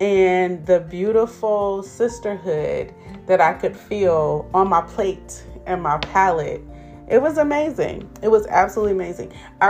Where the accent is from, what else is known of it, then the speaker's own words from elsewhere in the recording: Oakland, California, United States; Like, I am from Oakland, but when it comes to that big conversation, being from the Bay is like a whole different vibe.